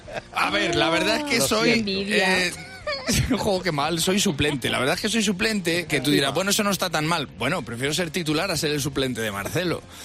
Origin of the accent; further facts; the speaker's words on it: Casasola de Arión, Castile and León, Spain; 300 habitantes en Casasola de Arión, que es mi pueblo, y no me ha tocado en la vida.